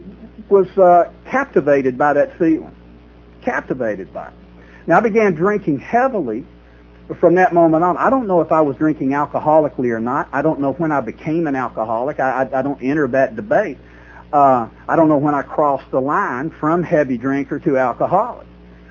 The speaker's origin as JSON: {"language": "English", "region": "Tennessee", "country": "United States", "tie": "born or raised there", "said": "I was a freshman in college at Middle Tennessee State University in Murfreesboro, Tennessee. I grew up in Middle Tennessee."}